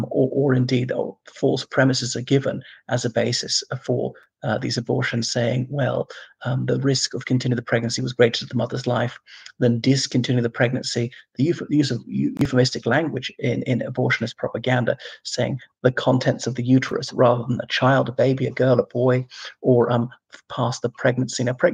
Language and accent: English; Ireland; One of the things that made me proudest as an Irishman, as until recently, were the moral tutors of the Occident, in that we actually cherished our children and kept them safe.